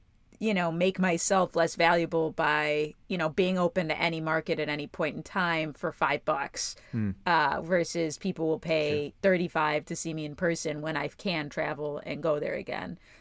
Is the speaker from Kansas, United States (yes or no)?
no; Elmhurst, Illinois, United States; your suburb he grew up in Addison and I grew up in Elmhurst.